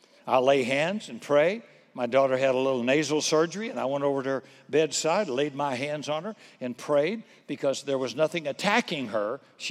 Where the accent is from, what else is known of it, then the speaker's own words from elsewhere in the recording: United States; I'd love to be quick because I'm an American. I want it quick.